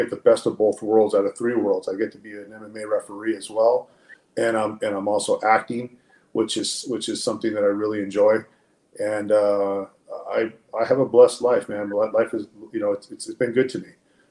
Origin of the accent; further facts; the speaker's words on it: Los Angeles, California, United States; You know, I grew up in East LA, they were in La Puente, and you know, we didn't have a whole lot of anything